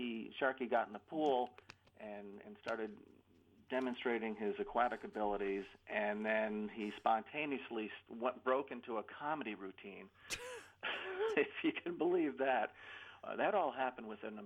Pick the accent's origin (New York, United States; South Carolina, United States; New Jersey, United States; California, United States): New York, United States; Kingston; So Seal College was right in the town I grew up in Kingston, New York.